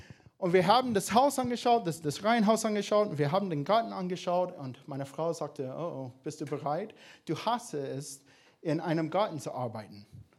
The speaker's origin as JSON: {"language": "German", "country": "United States", "accent": "American", "second_language": "German", "lives_now": "Ulm, Germany", "said": "wegen meiner schönen amerikanischen Akzent."}